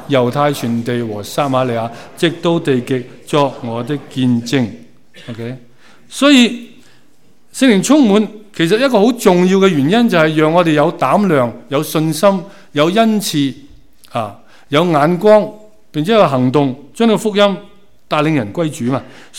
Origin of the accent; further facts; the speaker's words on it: China; 所以呢，我们中国人传福音其实好多对象的